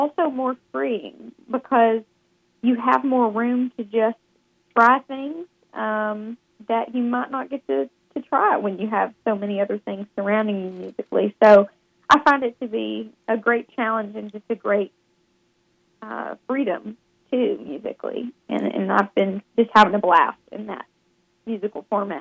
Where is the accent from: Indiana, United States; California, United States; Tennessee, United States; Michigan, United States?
Tennessee, United States; Byrdstown; now in Nashville, United States; I grew up in Tennessee, a little town called Byrdstown, about 2 hours northeast of Nashville.